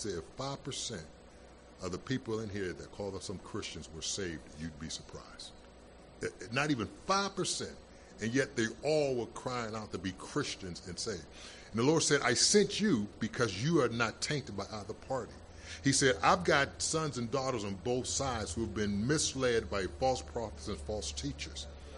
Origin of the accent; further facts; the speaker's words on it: Midwest, United States; now in Manchester, United States; I had just moved up to, I haven't been in Manchester long, I'm from the Midwest.